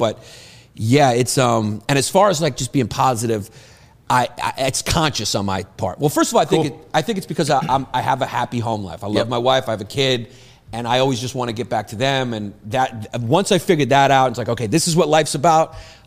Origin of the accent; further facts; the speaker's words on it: New York City, New York, United States; See, I'm from New York, so.